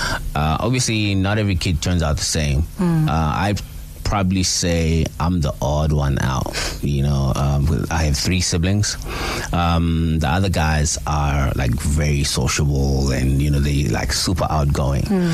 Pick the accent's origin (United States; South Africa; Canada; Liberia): South Africa; Mpumalanga; also born or lived in Barra; So I was born in Barra because my mom, you know, was working there. But we are based in Mpumalanga. That's like where home is. So I literally came up from in Mpumalanga.